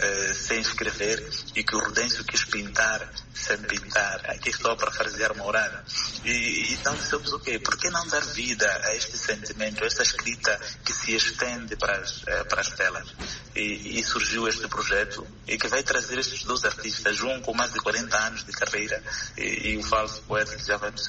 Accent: Mozambique; acaba sendo um instrumento de vida social enquanto moçambicanos também

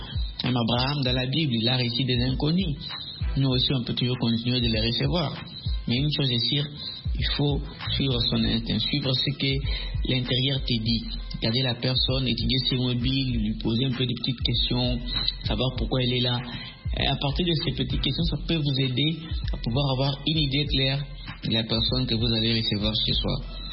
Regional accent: Kasaï, DR Congo; c'est une culture chez nous ici en RDC, plus précisément chez nous au Kassai, dans l'espace Grand Kassai

